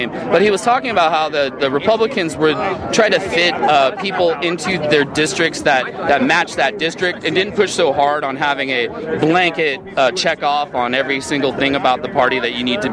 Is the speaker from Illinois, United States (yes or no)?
no; Tacoma, Washington, United States; Actually, I'm from Tacoma, Washington.